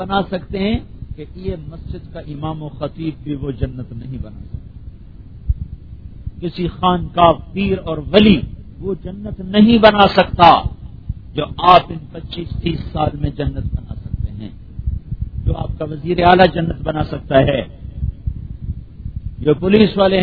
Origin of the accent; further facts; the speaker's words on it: Sialkot, Punjab, Pakistan; تو میں پھر ویگن میں چلا گیا, سیالکوٹ کا رہنے والا ہوں, ویگن میں بیٹھا تھا